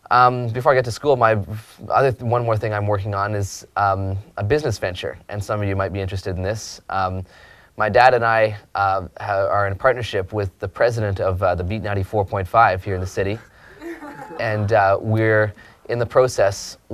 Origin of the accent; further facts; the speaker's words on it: Vancouver, British Columbia, Canada; I'm 22 years old, born and raised in Vancouver, here in Vancouver, BC.